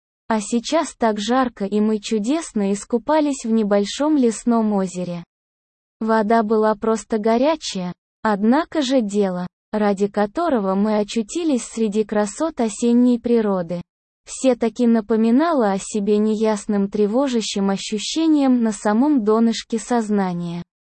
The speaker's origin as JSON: {"language": "Russian", "country": "Germany", "tie": "born or raised there", "said": "я вырос в ГДР, в ГСВГ. группе советских войск в Германии."}